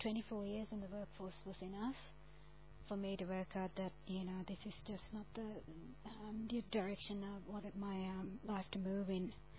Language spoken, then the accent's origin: English; Sri Lanka; now in Australia; my family are Buddhist as well, and I'm Sri Lankan. I'm more Australian than Sri Lankan because I've been here for a long time.